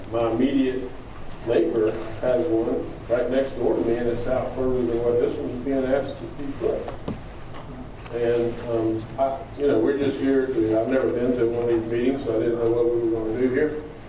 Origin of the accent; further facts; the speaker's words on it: Savannah, Georgia, United States; and I live in 45 Chippewa Trove, and I'm originally from Savannah, moved away for different business reasons, and have come back in November of 2014.